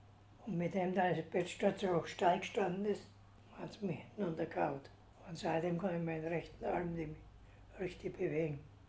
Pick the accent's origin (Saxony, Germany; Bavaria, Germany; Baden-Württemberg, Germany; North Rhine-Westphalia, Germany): Bavaria, Germany; Windelsbach; Ich komme aus Windelsbach, das ist Kreis Rodenburg, beziehungsweise Ansbach. Ich bin eigentlich der Ausländer im Haus.